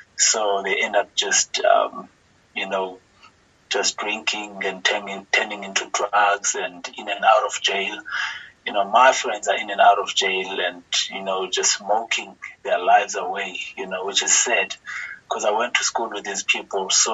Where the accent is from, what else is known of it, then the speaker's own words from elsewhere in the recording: Tabankulu, Eastern Cape, South Africa; also born or lived in Mount Frere; Yeah, so I basically grew up in Davangulu. I was born in Mount Frere. That's where my parents live. I'm from Mount Frere, but when I was 4 months, I went to stay with my grandmother from my mom's side in Tabangulu, which is close to Mount Frere. And I grew up there.